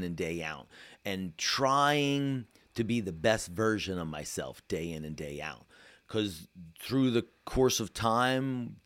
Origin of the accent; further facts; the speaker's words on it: Pennsylvania, United States; You know, I born and raised in Lebanon County. I'm so thankful to have stayed in Lebanon County. My dad taught me the value of hard work growing up on a dairy farm.